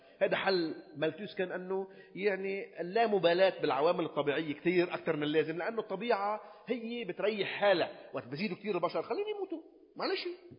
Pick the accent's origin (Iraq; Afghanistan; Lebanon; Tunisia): Lebanon; Sidon, South Governorate; ونحن رايحين من صيدا نكون وصلناش على الجي بعدنا برميل نأكلهم كله سوا وبعدها نروح رحلة الأرز كان عمري أنا 9 سنين